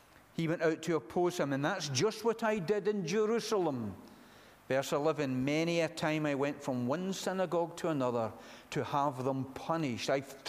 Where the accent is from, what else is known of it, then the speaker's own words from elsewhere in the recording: Glasgow, Scotland, United Kingdom; born there; I was born in Glasgow. I wasn't born into a Christian family.